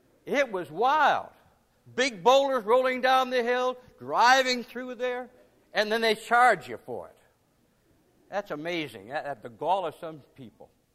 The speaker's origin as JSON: {"language": "English", "region": "New York", "country": "United States", "said": "I'm from New York originally, and that's called the Empire State."}